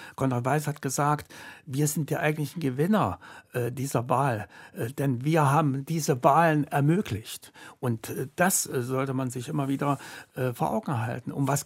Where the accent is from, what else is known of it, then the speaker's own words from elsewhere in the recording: East Germany, Germany; also born or lived in West Berlin; im Osten aufgewachsen, in der DDR aufgewachsen, ein Kind der DDR zu sein, Jahrgang 53, war ich von dieser DDR geprägt.